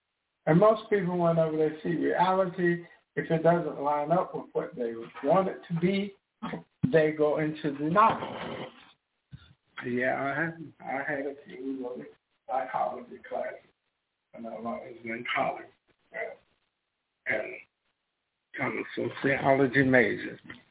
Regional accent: the South, United States; I grew up in the South, well, a combination of South and the North, but mainly in the South.

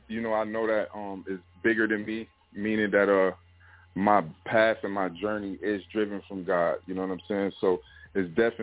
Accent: Buffalo, New York, United States; also born or lived in Toledo, Ohio; you know, I come from the east side of Buffalo. You know, it's a neighborhood we know as Uptown. You know, I was born in Toledo, Ohio.

